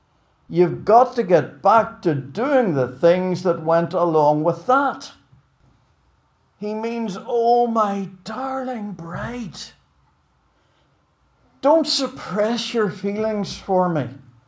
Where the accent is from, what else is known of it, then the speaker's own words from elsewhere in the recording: Belfast, Northern Ireland, United Kingdom; I remember growing up in Belfast and regularly walking to school in fog that was literally so thick you couldn't see your hand in front of your face.